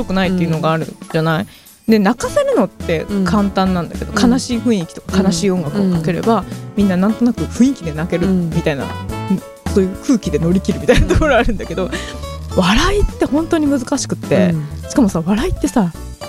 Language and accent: Japanese; Kansai, Japan; 私関西人としてコメディを極めるべきだゆいちゃんもね同じ関西出身なんで